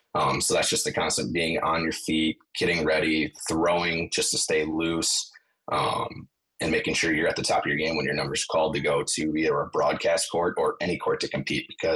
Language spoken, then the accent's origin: English; Wisconsin, United States; He is actually from California. I am from Wisconsin here myself.